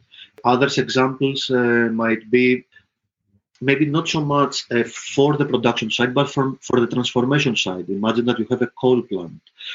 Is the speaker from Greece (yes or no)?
yes; Greece; I come from Greece